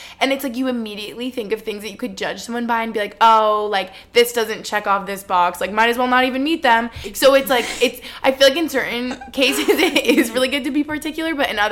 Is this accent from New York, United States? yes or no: yes; Long Island, New York, United States; look at me go, I'm from Long Island